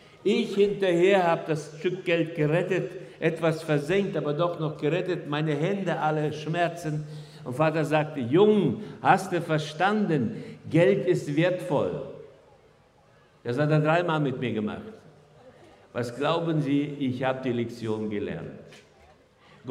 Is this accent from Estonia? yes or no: yes; Estonia; in einer typisch klassisch deutschen, preußischen Familie aufgewachsen. Nicht nur mussten wir in Estland, wo ich aufgewachsen bin, Deutsch reden, sondern wir mussten auch deutsche Sitten lernen.